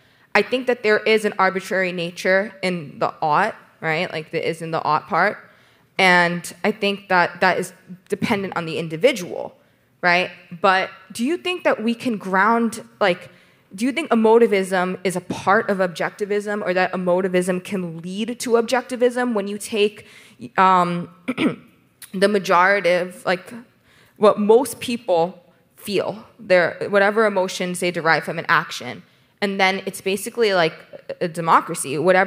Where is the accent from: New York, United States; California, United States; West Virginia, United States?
New York, United States; I'm from New York, I can do that.